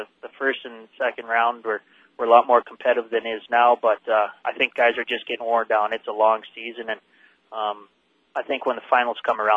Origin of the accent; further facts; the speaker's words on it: Canada; And growing up in Canada, I think you even see more of it.